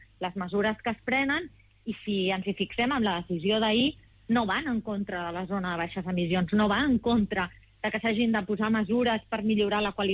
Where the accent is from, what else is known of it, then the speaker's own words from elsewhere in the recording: Barcelona, Catalonia, Spain; Els que som barcelonins, que vivim i treballem a Barcelona